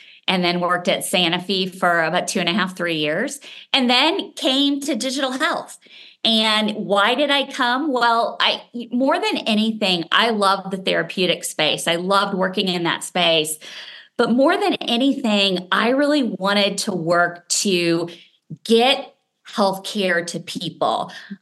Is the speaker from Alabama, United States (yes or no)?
no; Indiana, United States; I grew up in Indiana. I have two sisters.